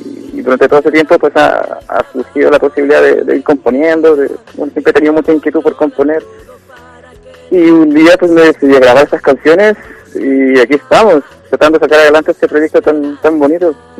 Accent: Santiago, Santiago Metropolitan Region, Chile; also born or lived in Salamanca / Galicia; now in Spain; yo nací en Chile, soy Santiago de Chile, y llegué aquí a España en el 2004. Nada, estuve en Salamanca

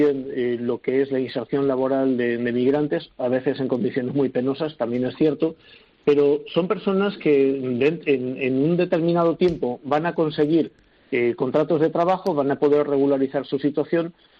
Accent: Balearic Islands, Spain; y lo que más sufre ahora Canarias, igual que mi tierra, las Baleares, es esa falta de turistas.

